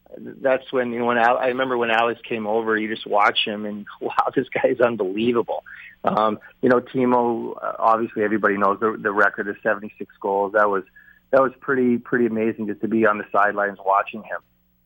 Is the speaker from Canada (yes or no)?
yes; Canada; you don't want any Canadian teams to leave being Canadian